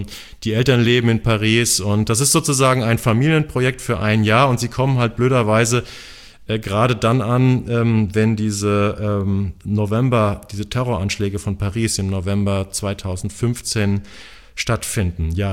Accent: Hamburg, Germany; Und wir als Hamburger Podcaster sind da natürlich auch ein bisschen stolz drauf

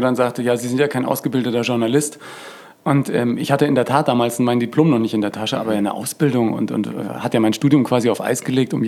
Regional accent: Bavaria, Germany; In Franken aufgewachsen und in Bayern die meiste Zeit gelebt als Teenie

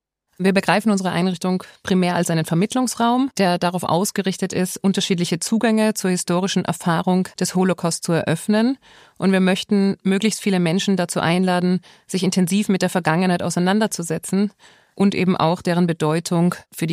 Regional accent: Vienna, Austria; now in Germany; Ich bin in Wien geboren, bin da aufgewachsen, habe eine jüdische Schule besucht und anschließend in Wien angefangen, Politikwissenschaften zu studieren. Und bin dann allerdings mit Anfang 20 nach Israel gezogen und habe da 15 Jahre gelebt

